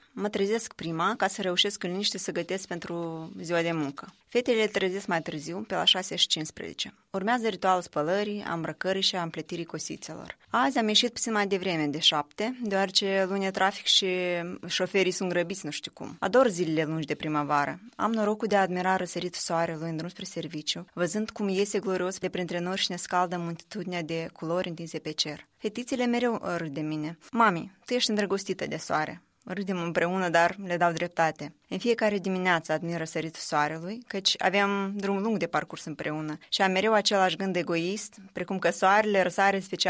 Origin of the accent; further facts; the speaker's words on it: Moldova; born there; Totuși, e bine că m-am născut în Moldova. Sunt momente când aș prefera o țară sau alta, dar totuși mi-e dragă și mă mândresc cu Moldova mea.